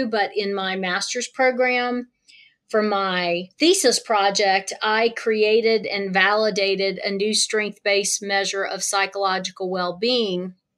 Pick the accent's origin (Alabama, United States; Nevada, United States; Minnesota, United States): Alabama, United States; Birmingham; Yeah, I am originally from Alabama. I grew up in Birmingham, went to Auburn University for my undergrad